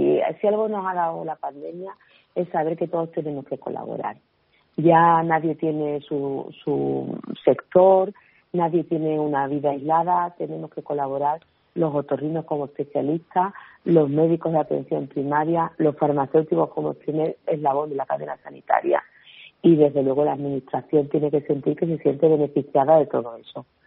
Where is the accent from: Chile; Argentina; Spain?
Spain; Seville, Andalusia; yo que soy de Sevilla.